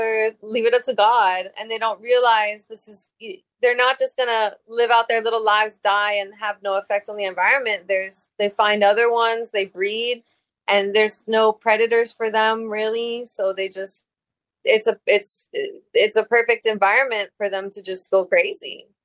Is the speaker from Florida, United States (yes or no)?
yes; Redland, Florida, United States; also born or lived in Miami; but I grew up in Redland, which is its own culture. And then I also, you know, spent a lot of time of my formative years in Miami proper.